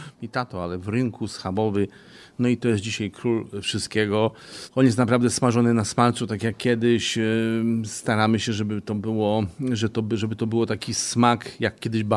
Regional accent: Lądek-Zdrój, Lower Silesian Voivodeship, Poland; Ja pochodzę z Lądka

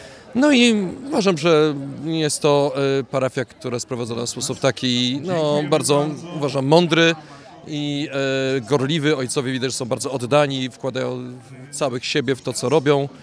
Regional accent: Wrocław, Lower Silesian Voivodeship, Poland; Urodziłem się tutaj na terenie parafii, chociaż mieszkam na osiedlu Gądów, ale Gądów też należy do tej parafii. Także z krótką przerwą na mieszkanie na Maślicach wróciłem tutaj po zawarciu małżeństwa właśnie tu znowu do parafii.

